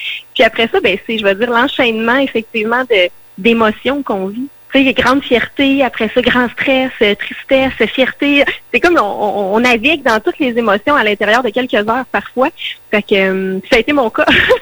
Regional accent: Trois-Rivières, Quebec, Canada; Moi, je suis née à Trois-Rivières.

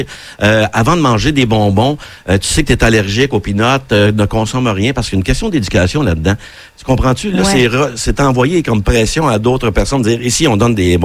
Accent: Canada; Chez nous, au Canada, c'est sûr qu'on est moins là, en termes de population

